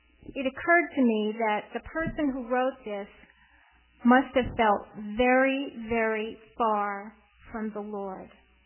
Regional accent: Rutland, Vermont, United States; I come from Rutland, Vermont

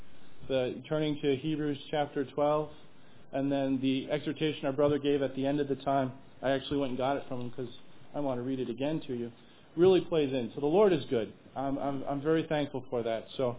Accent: Rochester, New York, United States; I'm from Rochester, New York. I attend Northgate Bible Chapel.

